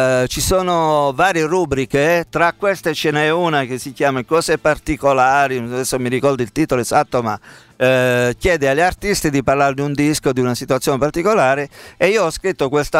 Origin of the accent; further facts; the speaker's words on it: Castellana Grotte, Apulia, Italy; Sandro Esposito, che è un percussionista del mio paese di Castellano, perché in parte il disco è stato registrato giù.